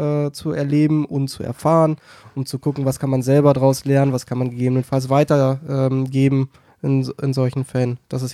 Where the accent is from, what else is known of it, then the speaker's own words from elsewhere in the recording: Lower Saxony, Germany; So wie es ja aber auch bei uns in Niedersachsen ist